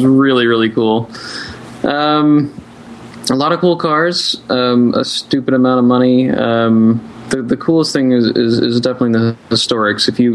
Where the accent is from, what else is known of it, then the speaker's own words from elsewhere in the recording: the South, United States; I mean, you know, I grew up in the South.